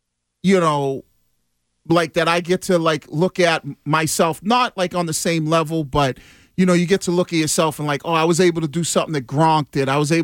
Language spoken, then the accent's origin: English; Boston, Massachusetts, United States; I used to love to go into different places and letting people know, like, I'm from Boston, like City of Champions